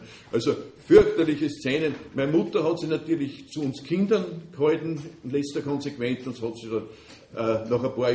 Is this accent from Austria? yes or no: yes; Linz, Upper Austria, Austria; so sind wir dann eben da in Linz am Graben aufgewachsen.